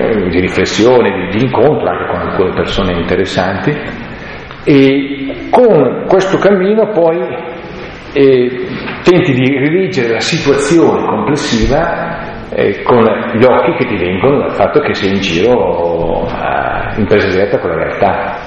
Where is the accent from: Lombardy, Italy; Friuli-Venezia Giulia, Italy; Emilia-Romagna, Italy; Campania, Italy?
Lombardy, Italy; Cioè andare nella mia terra e pretendere nella mia terra di camminare, di stare bene e di cambiare le cose per stare meglio tutti quanti.